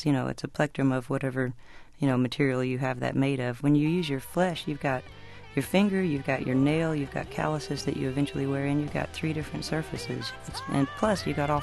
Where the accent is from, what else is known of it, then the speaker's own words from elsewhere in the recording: Texas, United States; Well, it's a funny thing. Growing up in Texas, you know, if you're a girl, you pretty much learn that you sing … songs to yourself in private.